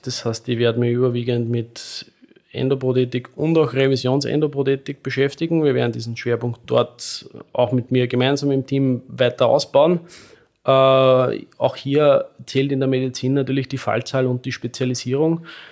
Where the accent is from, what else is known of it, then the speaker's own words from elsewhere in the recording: Lower Austria, Austria; Ich bin nach Wien gegangen als Niederösterreicher.